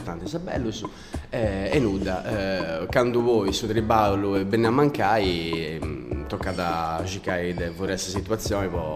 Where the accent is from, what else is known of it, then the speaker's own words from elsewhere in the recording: Siamanna, Sardinia, Italy; moved away; also born or lived in Rome; Di Siamanna. Sono di Siamanna, poi deciso di andare a Roma